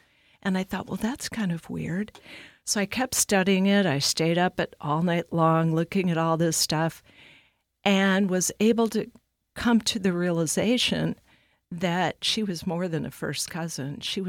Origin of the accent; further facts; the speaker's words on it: California, United States; born there; I was born in California, so I went to Sacramento in 1990 and signed papers.